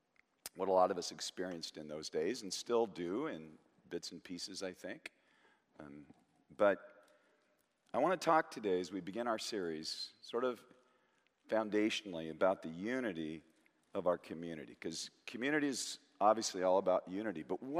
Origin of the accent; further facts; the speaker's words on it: Portland, Oregon, United States; also born or lived in Eugene; You know, I was raised in Portland, born in Portland, raised in Portland, then lived through my teen years and earlier than that a little bit, but in Eugene. And so we're talking about Eugene, Oregon